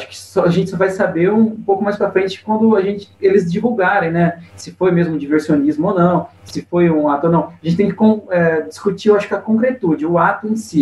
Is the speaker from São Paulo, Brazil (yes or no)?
yes; São Paulo, Brazil; born there; da minha região ali, da região onde eu nasci, ali de Paraguaçu Paulista, uma cidade vizinha.